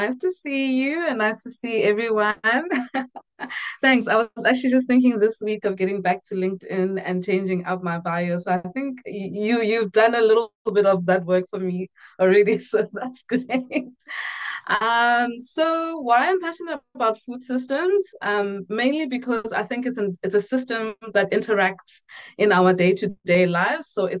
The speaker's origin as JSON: {"language": "English", "country": "Lesotho", "tie": "born or raised there", "said": "I grew up in Lesotho, so subsistence farming and eating well."}